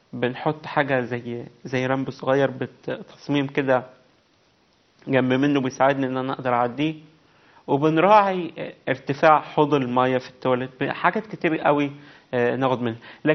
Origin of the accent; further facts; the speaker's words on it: Egypt; ونتمنى كمان ان هي تبقى موجودة عندنا في مصر